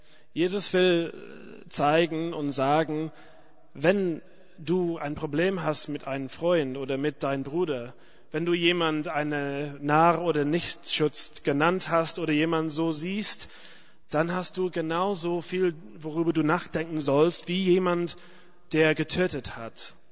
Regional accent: England, United Kingdom; German is a second language; now in Germany; als Engländer interessiert mich gar nicht, was jetzt so gleichzeitig passiert, so vom Fußball her.

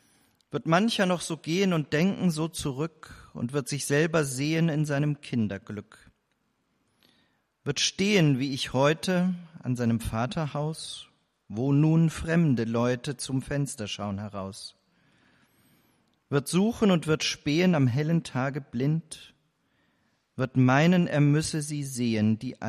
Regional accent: Spangenberg, Hesse, Germany; Spangenberg in Nordhessen, 17 Jahre lang, und ich werde jetzt immer mal gefragt, wenn ich auch erzähle, wo ich herkomme: Hast du denn eigentlich gar kein Heimweh?

